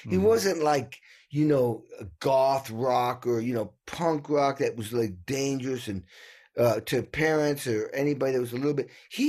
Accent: New England, United States; I grew up in New England and like an old dairy farm, and there was nothing to watch on TV.

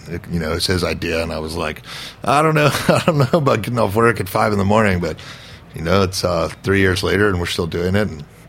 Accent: Atlanta, Georgia, United States; Yeah, I'm originally from Atlanta and I had been living kind of all over the country

